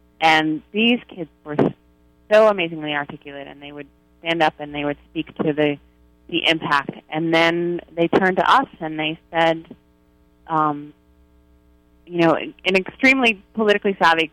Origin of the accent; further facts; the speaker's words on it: United States; And as American citizens, you know, those of us who are American were there, we're constantly having these conversations about, you know, acknowledging that and needing to take responsibility for that.